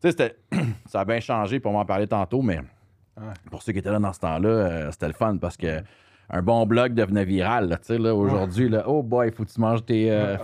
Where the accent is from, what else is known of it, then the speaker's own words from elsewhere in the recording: Quebec, Canada; je suis québécois, Rona, ensuite je suis retourné dans mon coin de pays, dans le coin de la Valtrie, l'Assomption